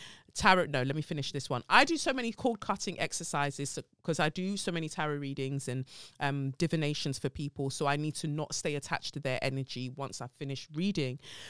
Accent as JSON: {"language": "English", "country": "South Africa", "said": "I'm from South Africa"}